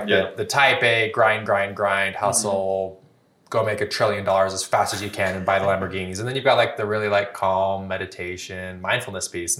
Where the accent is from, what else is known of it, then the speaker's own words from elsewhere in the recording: Utah, United States; Yeah, so I grew up here in Utah and was a part of Vivint Smart Home